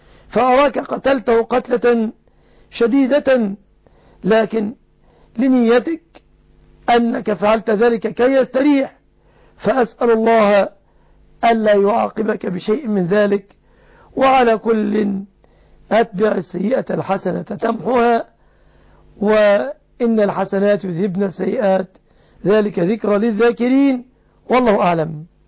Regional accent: Egypt; في بلادنا مصر

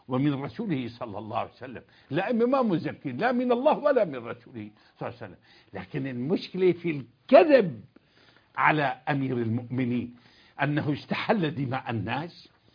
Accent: Syria; also born or lived in Egypt; نحن تربينا في سوريا، وتربى أولادي في المملكة، وتربينا في مصر، وعشنا عفوا في مصر،

